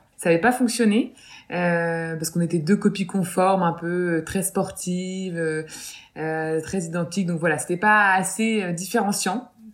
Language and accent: French; Lille, Hauts-de-France, France; j'ai 31 ans et je suis lilloise, donc lilloise d'origine.